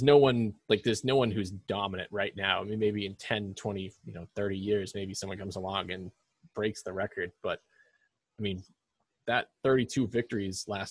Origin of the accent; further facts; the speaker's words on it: New England, United States; we're from New England